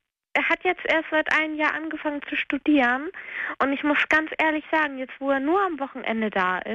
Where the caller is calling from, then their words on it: Rendsburg, Schleswig-Holstein, Germany; Nee, Rendsburg. Bei Schleswig.